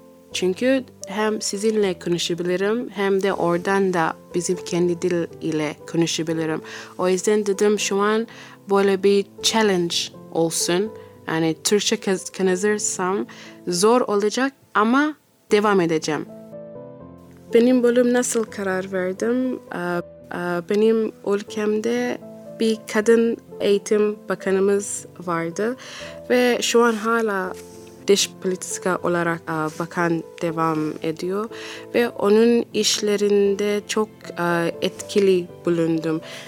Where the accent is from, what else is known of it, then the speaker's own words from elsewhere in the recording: Johannesburg, Gauteng, South Africa; Turkish is a second language; moved away as an adult; now in Ankara, Turkey; Güney Afrikalıyım. Johannesburg'da doğdum ve büyüdüm. Ailem orada, dört kardeşiz. Ben 2018'de geldim. 5 senedir Ankara'da yaşıyorum.